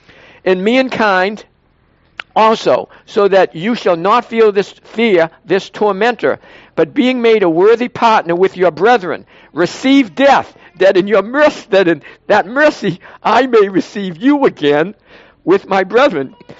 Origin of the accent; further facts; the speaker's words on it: Boston, Massachusetts, United States; And I'm from Boston.